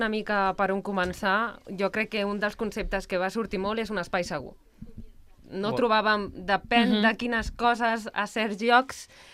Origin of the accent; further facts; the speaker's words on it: Sabadell, Catalonia, Spain; jo sóc de Sabadell, fa uns anys que visc a Castellà